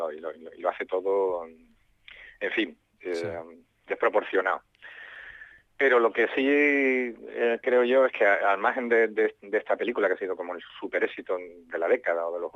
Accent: Andalusia, Spain; Yo que, vamos, he vuelto a Sevilla, soy andaluz

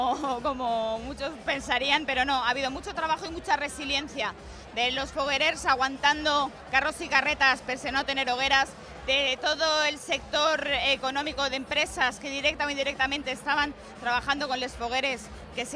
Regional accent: Alicante, Valencian Community, Spain; como carácter alicantino, para adelante como los de Alicante

